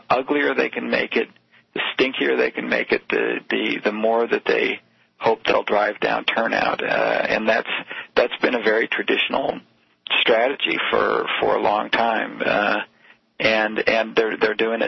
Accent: Nebraska, United States; I'm a Midwesterner, too, Nebraska.

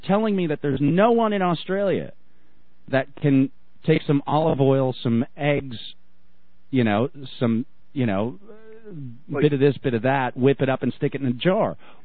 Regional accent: New Jersey, United States; when I was growing up in New Jersey, you know, we were one of the first states aside from California to get into mandatory recycling

